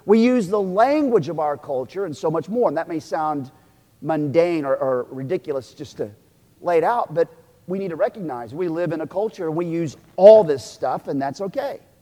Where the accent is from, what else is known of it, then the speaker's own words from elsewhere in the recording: Oklahoma, United States; born there; Because, you know, I was born in Oklahoma, and every Oklahoman in 1979 when I joined the military was Christian.